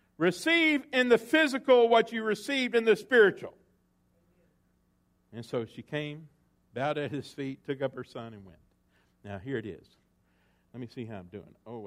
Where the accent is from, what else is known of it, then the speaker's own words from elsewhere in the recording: Texas, United States; I grew up around that in East Texas.